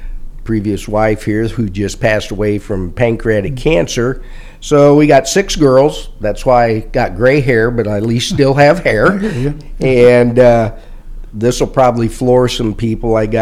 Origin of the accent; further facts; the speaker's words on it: Peoria, Illinois, United States; I was born and raised in Peoria. Went to Woodruff High School, graduated from there